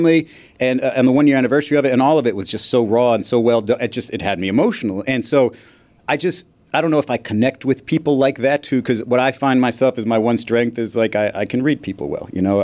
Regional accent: Miami, Florida, United States; So I grew up in Miami.

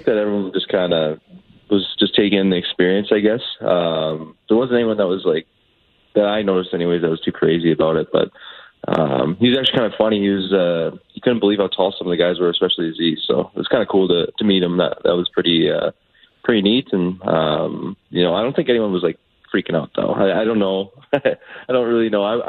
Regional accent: Canada; I'm Canadian, so.

